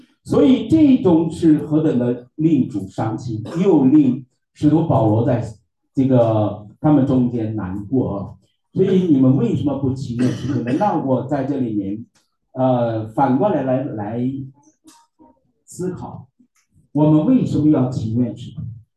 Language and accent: Chinese; Henan, China; accent: Henan; 用我们河南话说，他们干得很差事